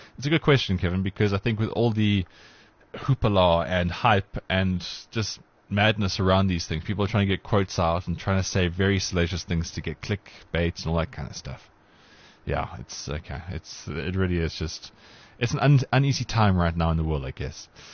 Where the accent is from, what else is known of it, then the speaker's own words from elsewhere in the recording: South Africa; I sent him a tweet yesterday, you know, just being courteous, being South African and all.